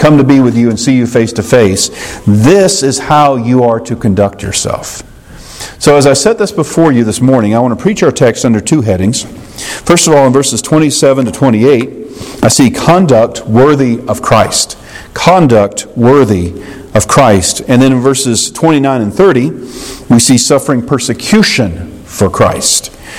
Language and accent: English; Powder Springs, Georgia, United States; I grew up in Powder Springs. My parents lived in Powder Springs from the moment I was born.